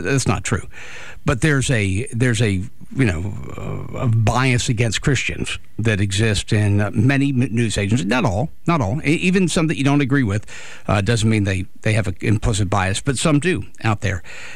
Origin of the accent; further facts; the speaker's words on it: Appalachia, United States; I come from I come from Appalachian farming folk.